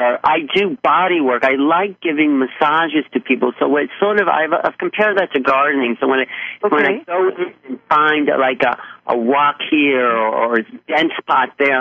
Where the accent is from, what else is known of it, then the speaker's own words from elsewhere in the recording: Brooklyn, New York, United States; born there; I'm born in Brooklyn, yes. Born in Brooklyn, grew up on...